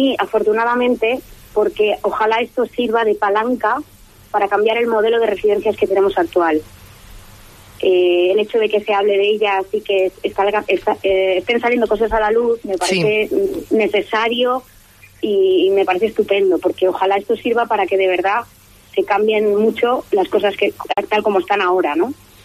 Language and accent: Spanish; Mallorca, Balearic Islands, Spain; moved away as an adult; also born or lived in Madrid; yo soy de Mallorca, lo que pasa que jovencita me fui a estudiar interpretación y marketing, creatividad y demás, y me fui a Madrid. He estado como 14 años allí y ahora llevo un año y pico, casi dos, que he vuelto al paraíso